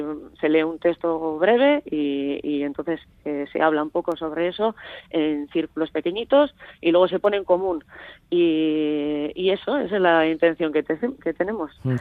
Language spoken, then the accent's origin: Spanish; Mendiola, Basque Country, Spain; Mendiola, que es mi pueblo, no va a pasar la Corrica porque la carretera acaba en el pueblo